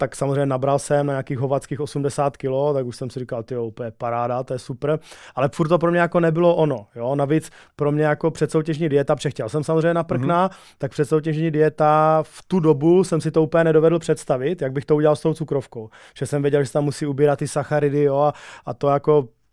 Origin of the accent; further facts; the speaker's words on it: Přerov, Olomouc Region, Czechia; Jsem z Přerova, jo, já jsem z Přerova, takže to se ještě odehrávalo v Přerově.